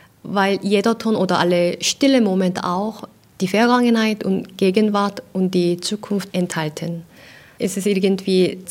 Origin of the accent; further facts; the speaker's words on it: Seoul, South Korea; now in Germany; Mein Leben in Deutschland ist auch sehr wahr, aber meine Heimat ist auch in Seoul.